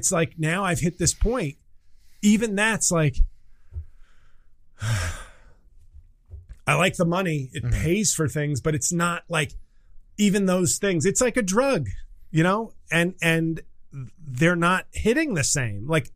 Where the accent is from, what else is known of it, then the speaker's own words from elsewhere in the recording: New York, United States; And I'm from New York and I'm just blessing these people